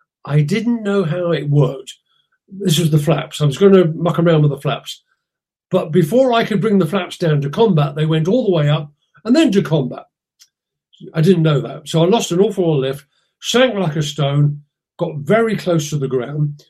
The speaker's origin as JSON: {"language": "English", "country": "United Kingdom", "said": "We're British. We want Concorde without the E."}